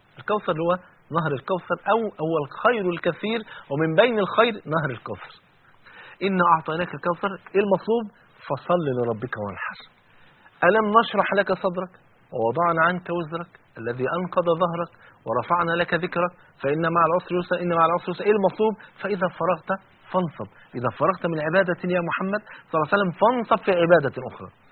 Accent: Egypt; انا كرجل مصري

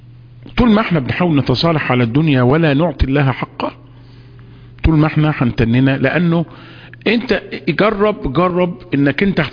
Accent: Egypt; لغايه دلوقتي بنقول احنا مصريين

